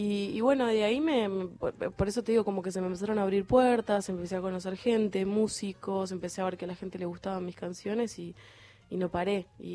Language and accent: Spanish; Punta del Este, Maldonado, Uruguay; yo vivo en Maldonado, soy de Punta del Este